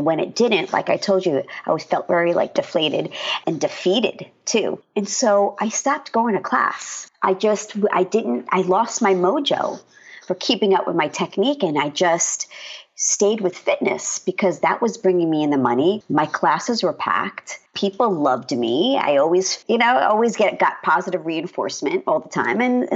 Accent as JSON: {"language": "English", "region": "New York", "country": "United States", "tie": "born or raised there", "said": "I grew up in New York. My early life was on Long Island. Wasn't a very diverse area."}